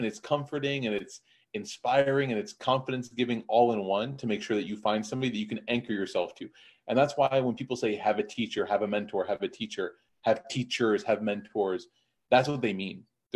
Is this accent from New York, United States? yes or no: no; Chicago, Illinois, United States; And then I grew up in Chicago, which was heavily Deobandi, where I was Hanafi Deobandi.